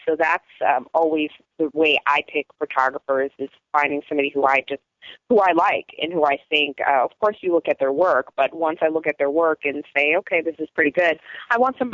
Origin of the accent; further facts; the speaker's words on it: Chicago, Illinois, United States; Luckily, I came from Chicago, so I already kind of had a clue when I got here